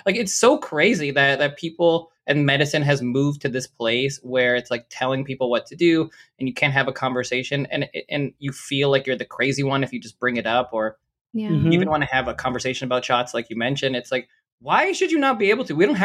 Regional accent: Toronto, Ontario, Canada; I grew up in Toronto, so nothing against Florida

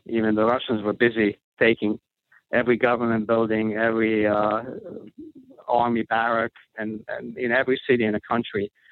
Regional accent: Košice, Košice Region, Slovakia; English is a second language; moved away as an adult; So I took a train home. It's an overnight train home to my hometown of, it's called Košice, which is like one of the most eastern towns in Slovakia.

